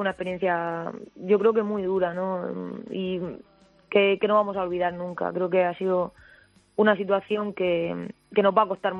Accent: Murcia, Region of Murcia, Spain; now in Burela, Spain; yo soy de Murcia, pero llevo en Burela dos temporadas.

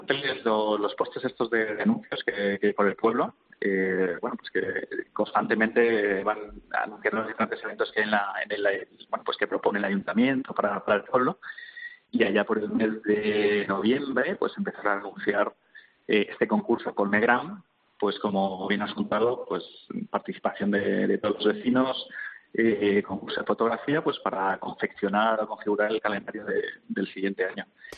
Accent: Valencia, Valencian Community, Spain; now in Madrid, Spain; Bueno, soy adoptado. Yo realmente soy de Valencia y vivo en Madrid desde hace ya 13, 14 años, y en Colmenar llevo un año y medio, bueno, ya dos años

